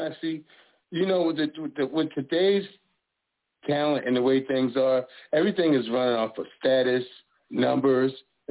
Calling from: Philadelphia, Pennsylvania, United States; I'm calling from Philly.

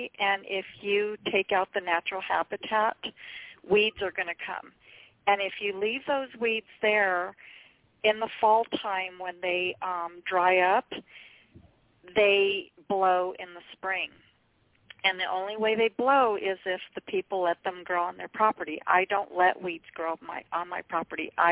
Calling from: Albuquerque, New Mexico, United States; I'm from New Mexico.

